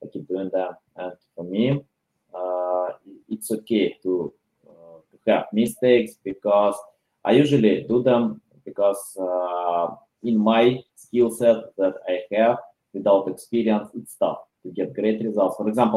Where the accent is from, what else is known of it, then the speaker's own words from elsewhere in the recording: Ukraine; now in United States; originally I'm from Ukraine, but it's tough in Ukraine now.